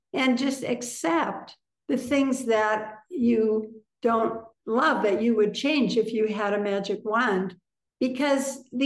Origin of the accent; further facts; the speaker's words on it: Columbus, Ohio, United States; And we had been back, I'm from Ohio too, Columbus.